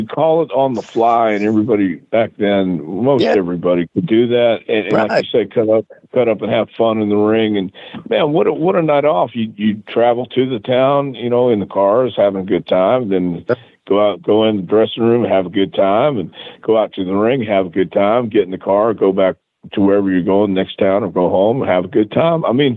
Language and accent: English; Texas, United States; See, I grew up in Texas and in, you know, West Texas, and then I went to East Texas.